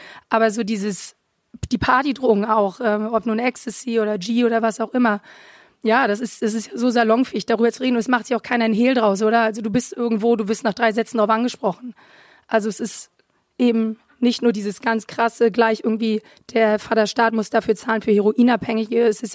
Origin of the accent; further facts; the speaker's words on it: Berlin, Germany; ich komme aus Berlin